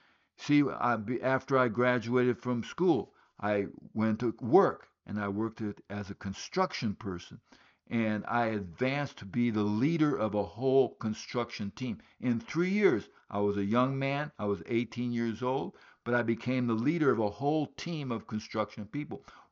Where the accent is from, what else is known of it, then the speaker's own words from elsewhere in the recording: Guinea; also born or lived in Liberia; I grew up in West Africa. I was born in Liberia, grew up in Guinea, West Africa.